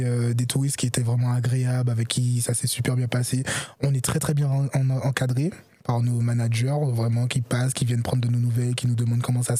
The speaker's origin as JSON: {"language": "French", "country": "Martinique", "said": "Donc je viens direct de la Martinique."}